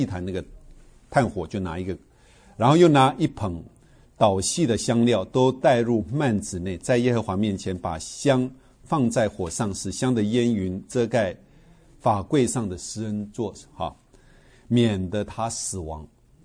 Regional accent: China; 我们中国人有时候会放生，对不对？

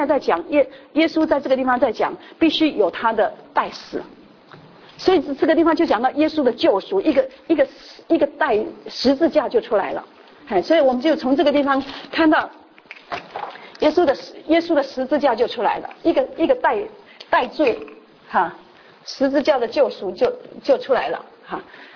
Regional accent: Taiwan; 我们台湾人哈

